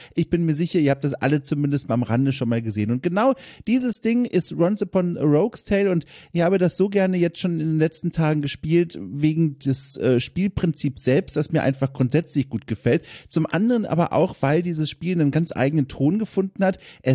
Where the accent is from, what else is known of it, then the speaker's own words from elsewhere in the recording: South Germany, Germany; Floskelhafte Worteinlassung, die man in meiner Heimat Süddeutschland häufiger gesagt hat.